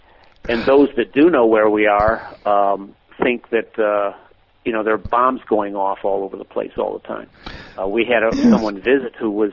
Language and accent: English; Detroit, Michigan, United States; now in Turkey; The winters aren't like they were where I grew up in Detroit